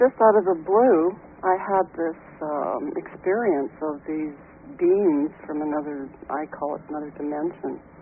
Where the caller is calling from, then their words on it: British Columbia, Canada; Hi, I'm calling from British Columbia.